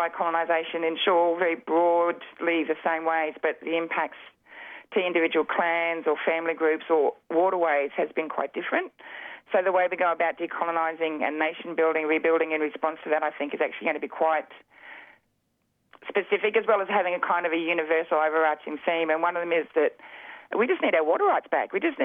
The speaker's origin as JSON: {"language": "English", "town": "Brisbane", "region": "Queensland", "country": "Australia", "tie": "born or raised there", "said": "I grew up in Brisbane on Yugra Turnbull country, on Yugra Creek, on a nice freshwater creek, which is handy because, you know, us Wiradjuri mob, we're freshwater people."}